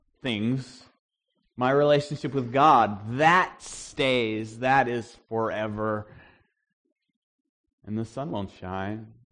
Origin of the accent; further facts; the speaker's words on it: Northeast, United States; And I am from the Northeast.